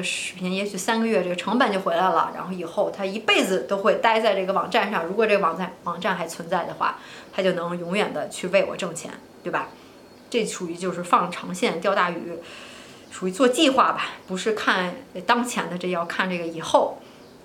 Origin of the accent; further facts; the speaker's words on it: Beijing, China; 比如说他住在北京或者说上海，就北京是我家乡，就说北京吧，污染挺严重的，人多车多